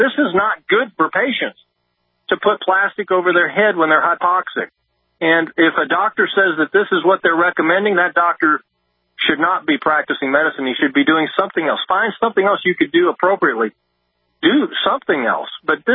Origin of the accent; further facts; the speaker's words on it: Missouri, United States; born there; I was born in Missouri.